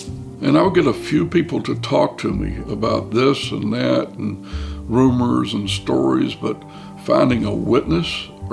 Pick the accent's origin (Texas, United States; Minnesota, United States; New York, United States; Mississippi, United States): Mississippi, United States; moved away as an adult; now in Providence, United States; I'm from Mississippi originally. Not a lot of difference.